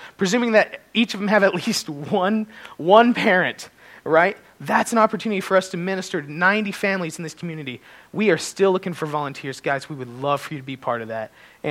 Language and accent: English; Colorado, United States; moved away as an adult; I am from Colorado. I wasn't born there, but I moved there when I was 6 months old.